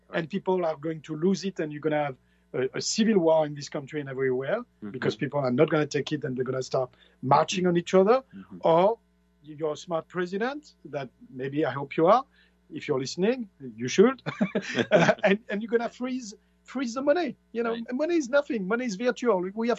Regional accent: France; They are contemplating doing that in France next, because France, my home country, is a total mess.

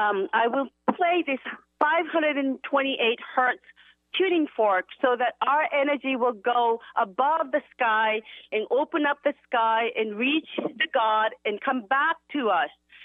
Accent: Tokyo, Japan; English is a second language; now in United States; from Tokyo today here at Olympia, Washington

